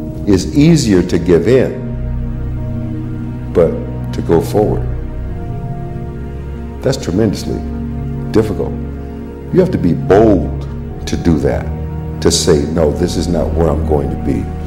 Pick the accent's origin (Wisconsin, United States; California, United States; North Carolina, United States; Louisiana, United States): Wisconsin, United States; Milwaukee; I lived a half a block away from each other in my hometown, Milwaukee, Wisconsin.